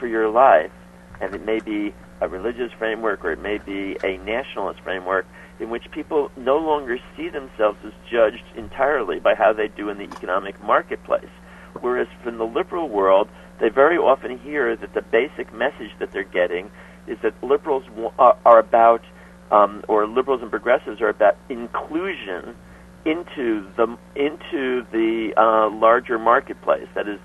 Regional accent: Newark, New Jersey, United States; Oh, well, I grew up in Newark, New Jersey.

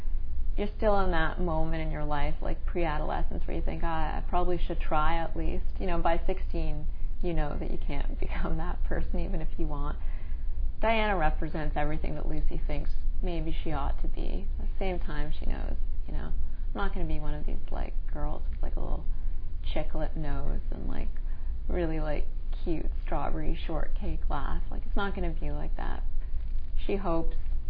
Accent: Toronto, Ontario, Canada; I'm Jewish. I'm a first-generation Canadian. I grew up in Toronto.

